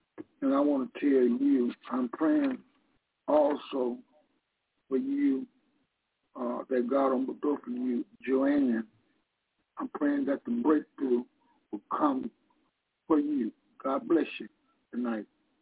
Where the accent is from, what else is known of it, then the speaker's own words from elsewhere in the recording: Detroit, Michigan, United States; I'm from Detroit.